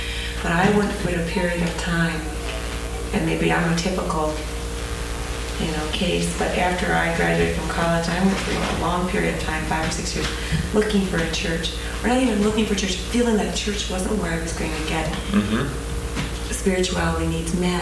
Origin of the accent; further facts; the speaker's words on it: California, United States; I'm from California. We have a major problem in California